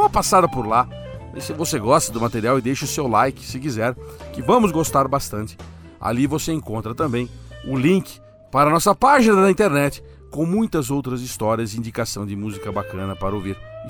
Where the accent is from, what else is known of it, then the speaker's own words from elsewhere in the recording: Brazil; que realmente é muito importante para nós como brasileiros.